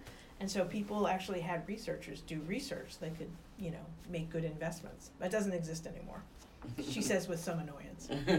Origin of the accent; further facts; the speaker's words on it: Chillicothe, Ohio, United States; I was born in Ohio, southern Ohio. We lived in a little town called Chillicothe, which was too small to have a hospital, so I was born in Waverly.